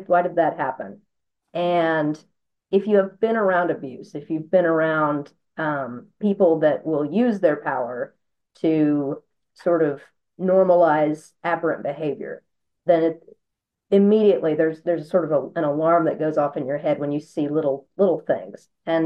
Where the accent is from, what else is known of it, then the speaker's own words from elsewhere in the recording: the South, United States; I'm from the South, so I was just like, yep, I know what that is.